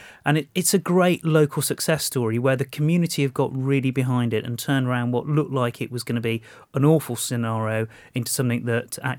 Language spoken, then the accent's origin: English; Walsall, West Midlands, United Kingdom; one of which was under threat in Walsall, my hometown. Now, Walsall's one of the most deprived parts of the country.